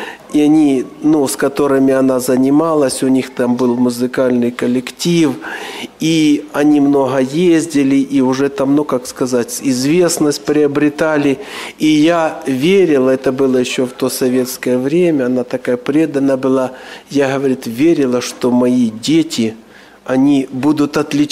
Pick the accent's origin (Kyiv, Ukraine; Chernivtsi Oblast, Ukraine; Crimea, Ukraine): Crimea, Ukraine; Он узнал, что я из Крыма.